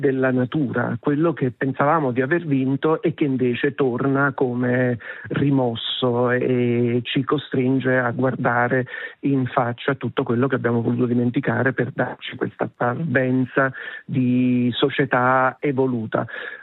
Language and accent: Italian; Switzerland; born there; Come sapete, sono nato in Svizzera